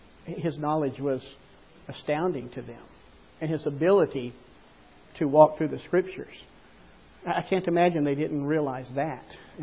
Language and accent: English; Oklahoma, United States; Oklahoma, I'll say that. I'm from Oklahoma.